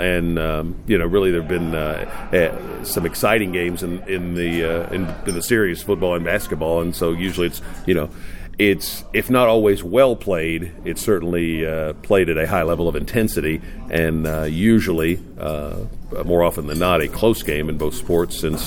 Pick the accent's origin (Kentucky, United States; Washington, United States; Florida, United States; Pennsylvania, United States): Kentucky, United States; Paris; I grew up in Paris, Kentucky, which was about 20 minutes north of Lexington.